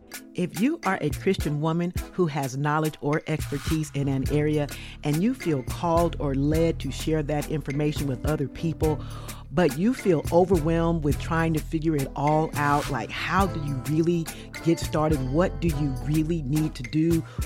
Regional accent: West Coast, United States; You guys know I'm from the West Coast, so that's near and dear to my heart.

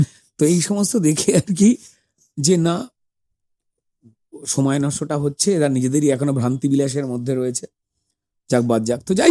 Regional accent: Jagachha, West Bengal, India; Howrah Santragachi junction স্টেশনের কাছে আমার বাড়ি জগাছা

